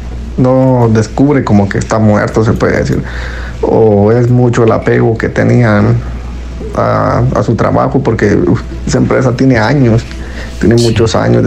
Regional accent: Guatemala; No les dije de qué país soy. Soy de Guatemala.

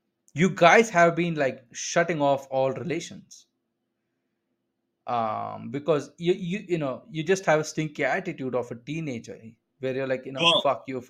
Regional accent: India; And me as an Indian, I can say, no, you try to screw India.

